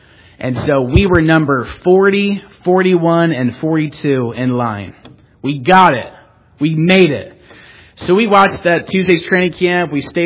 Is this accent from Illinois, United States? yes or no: no; Philadelphia, Pennsylvania, United States; Most of you know that I grew up near Philadelphia, and I enjoy the Philadelphia Eagles.